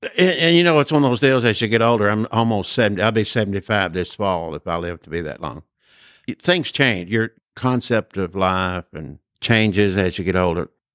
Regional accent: Litchfield, Kentucky, United States; also born or lived in Louisville; Born in Louisville, Kentucky, but I was raised in Litchfield, Kentucky all my life and left there when I went to college.

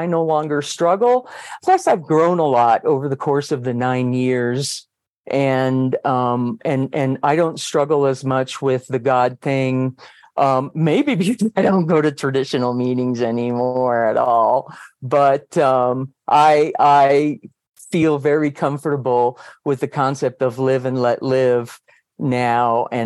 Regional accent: Havana, Cuba; now in United States; I'm originally from Havana, Cuba. I live in Colorado.

